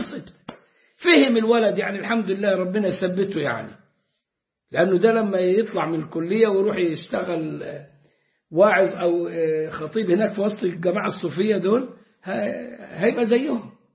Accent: Upper Egypt, Egypt; فما كناش احنا بقيه البلاد في الصعيد نعرف العدوي

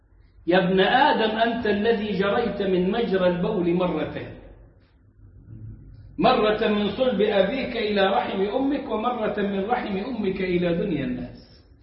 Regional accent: Upper Egypt, Egypt

